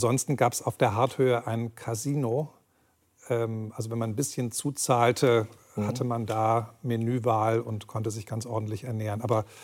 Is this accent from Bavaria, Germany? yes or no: no; Solingen, North Rhine-Westphalia, Germany; Ich meine, ich bin in Solingen aufgewachsen, in der Nähe von Düsseldorf.